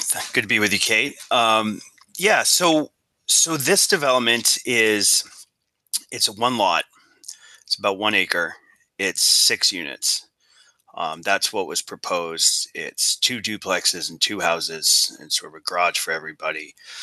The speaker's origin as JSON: {"language": "English", "town": "Bangor", "region": "Maine", "country": "United States", "tie": "born or raised there", "said": "grew up in Bangor"}